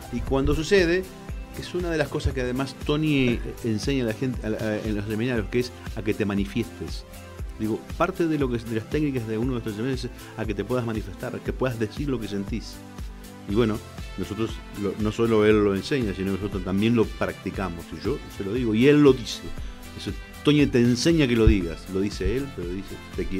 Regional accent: Santa Fe, Argentina; born there; now in Buenos Aires, Argentina; yo soy nacido en Santa Fe, en la ciudad de Santa Fe, en Argentina. Vivo en Buenos Aires

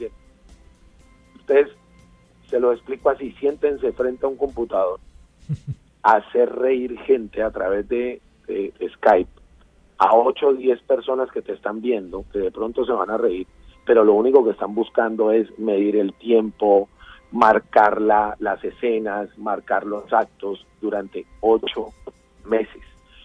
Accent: Colombia; recuerden que somos colombianos

